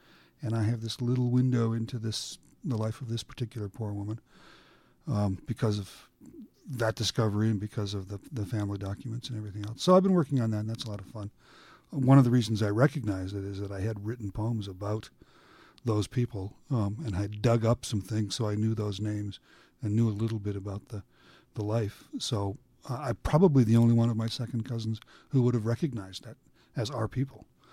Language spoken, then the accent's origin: English; Alberta, Canada; I grew up in Alberta. I am the grandson of pioneers. All 4 sets of my grandparents were homesteaders in Alberta around the turn of the last century.